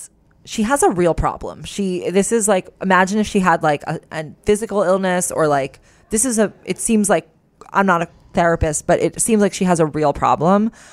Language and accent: English; New York, United States; moved away as an adult; now in Germany; Although born and raised in New York, I moved to Germany about a year and a half ago for work.